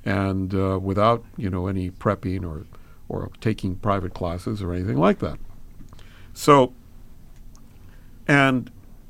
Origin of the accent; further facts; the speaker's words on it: Los Angeles, California, United States; born there; I was born in East L.A.